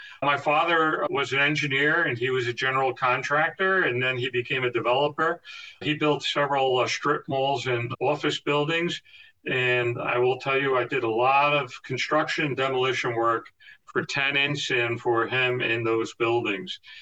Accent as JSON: {"language": "English", "town": "Scarsdale", "region": "New York", "country": "United States", "tie": "born or raised there", "said": "Oh, wow. I grew up in Scarsdale. I've lived on the same block for 64 years now. My dad's house is right next door. He's passed, but I grew up in that house."}